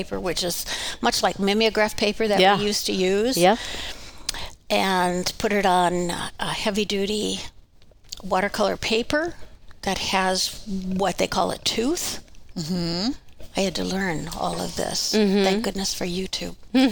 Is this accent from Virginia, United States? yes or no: no; Wisconsin, United States; At the time, it was just old houses and some of the memories I had in growing up in Wisconsin.